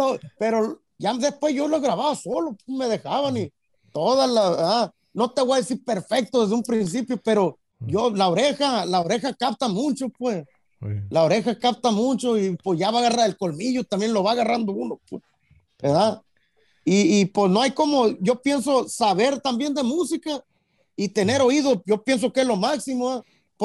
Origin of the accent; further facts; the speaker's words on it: Los Angeles, California, United States; also born or lived in Hermosillo; aquí crecimos nosotros en Los Ángeles. Uh-huh. Nosotros somos de Hermosillo, Sonora.